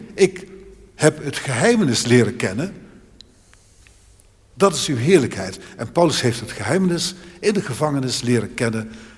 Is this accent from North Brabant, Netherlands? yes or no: yes; 's-Hertogenbosch, North Brabant, Netherlands; Ik kom zelf uit Den Bosch